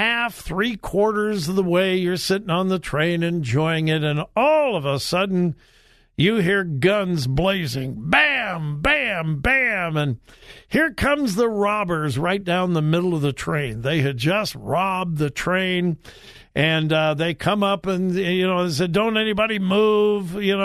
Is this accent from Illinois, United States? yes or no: no; California, United States; I grew up in Southern California, and for those of you that are familiar with that area, there's an amusement park called Knott's Berry Farm.